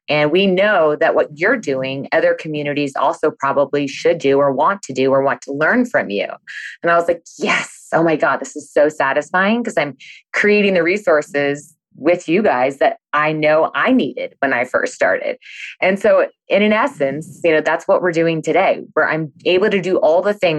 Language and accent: English; New Hampshire, United States; And I'm from New Hampshire. I grew up on the seacoast of New Hampshire.